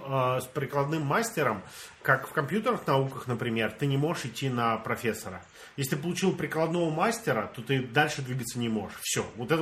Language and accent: Russian; Russia; accent: Russian; Я такой говорю, у меня русский акцент, с России я.